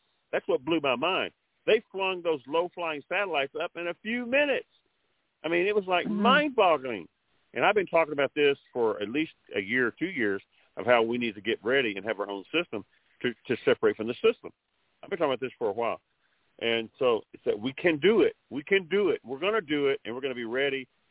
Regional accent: Texas, United States; I mean, I was raised in Texas in farming, you know, in cattle and horses and that kind of thing.

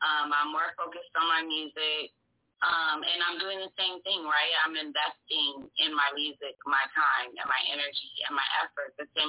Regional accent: Phoenix, Arizona, United States; The background is a picture of my city. I'm from Phoenix, Arizona.

